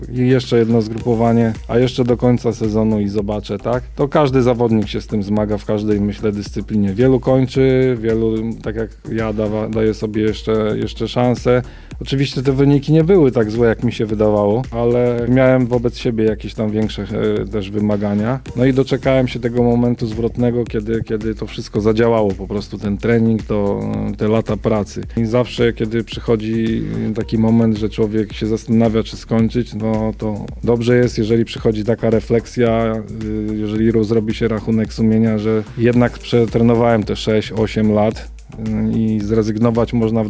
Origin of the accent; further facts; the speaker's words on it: Szczecin, West Pomeranian Voivodeship, Poland; nie udało się utworzyć tej szkoły u nas w Szczecinie, więc najbliższa znajdowała się prawie 600 km dalej